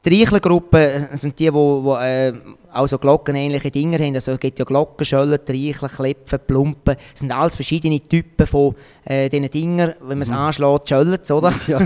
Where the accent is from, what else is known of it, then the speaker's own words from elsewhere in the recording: St. Gallen, Switzerland; accent: Appenzell and St. Gallen dialects; meine Eltern sind beide von Appenzell. Und dann haben wir daheim haben wir die Appenzeller natürlich. Und ich bin dann eigentlich zweisprachig aufgewachsen. Ich habe dann in der Schule St. Galleret.